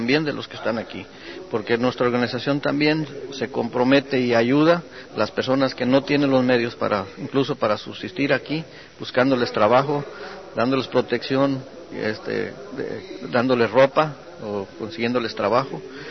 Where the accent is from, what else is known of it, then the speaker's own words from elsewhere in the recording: Guadalajara, Jalisco, Mexico; moved away as an adult; Yo dejé un negocio en mi tierra, en Guadalajara, y reinstalarse uno aquí con toda mi familia es un poco difícil.